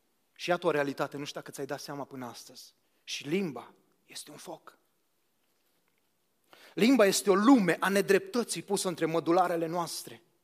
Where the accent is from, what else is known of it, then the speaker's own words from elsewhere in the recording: Romania; Am crescut la Dunăre și asta pot să vă confirm.